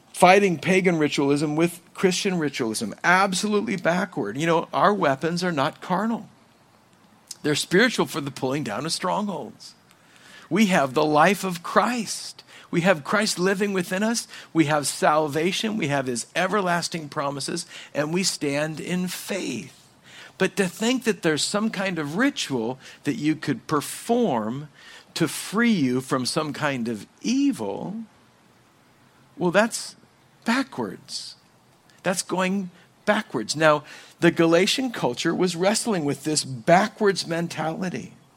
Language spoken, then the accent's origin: English; California, United States; By the way, I would agree, I'm Californian, so I'm lazy.